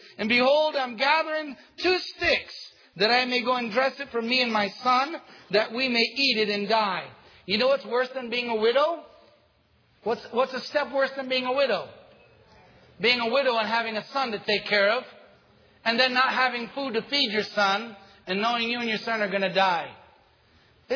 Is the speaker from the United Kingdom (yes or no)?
no; Italy; You've got to remember, I'm from Italy. When we get in trouble, we know what to do.